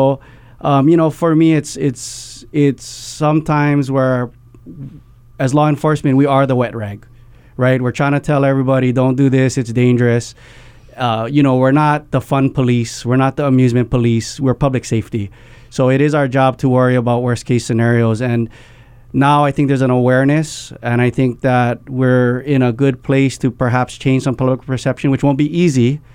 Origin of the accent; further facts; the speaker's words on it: Kaneohe, Hawaii, United States; now in Kapolei, United States; I'm from Kaneohe. I live in Kapolei now.